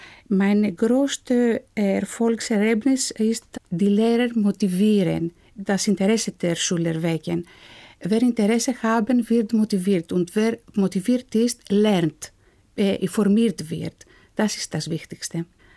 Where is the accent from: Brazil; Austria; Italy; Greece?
Greece; Athens, Attica; German is a second language; Ich komme aus Athen, aus Griechenland. Ich bin 1972 geboren.